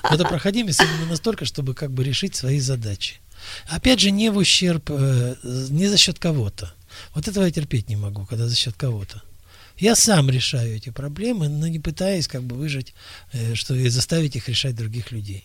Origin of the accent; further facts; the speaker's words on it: Almaty, Kazakhstan; вот я вырос в Алма-Ате, а я знаю, что коренные жители этих мест могли смотреть на горы точно так же, бесконечно долго.